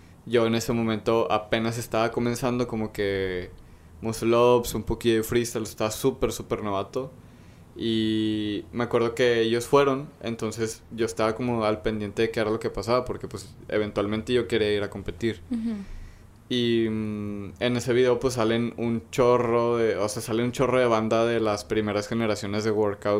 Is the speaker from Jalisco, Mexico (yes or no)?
yes; Guadalajara, Jalisco, Mexico; eso está pasando aquí en mi país, de que aquí en corto, en Guadalajara, súper, o sea, en casa, ¿no?